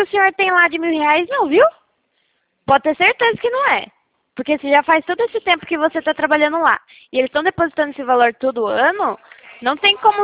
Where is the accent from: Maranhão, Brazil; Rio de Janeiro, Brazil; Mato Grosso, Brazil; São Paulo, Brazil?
São Paulo, Brazil; Americana; a gente é aqui do interior de São Paulo.